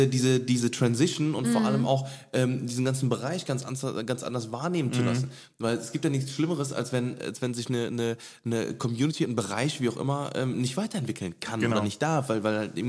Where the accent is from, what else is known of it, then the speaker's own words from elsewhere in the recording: Cologne, North Rhine-Westphalia, Germany; weil bei uns in Köln, das ist so was Normales hier, weil wir sind hier geboren und aufgewachsen in Köln.